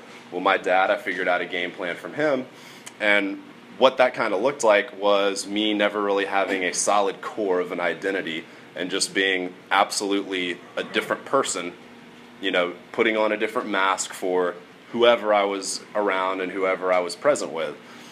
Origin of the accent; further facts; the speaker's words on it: Roswell, Georgia, United States; also born or lived in Alpharetta; I was conceived approximately 9 months before I was born here in Atlanta, Georgia. I grew up in a town called Roswell, and then subsequently moved to Alpharetta.